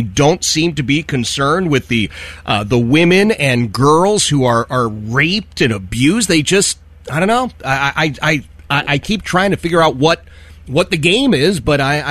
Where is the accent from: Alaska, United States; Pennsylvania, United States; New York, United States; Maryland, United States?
Pennsylvania, United States; Philadelphia; I grew up in Philadelphia. I was Democrat most of my life.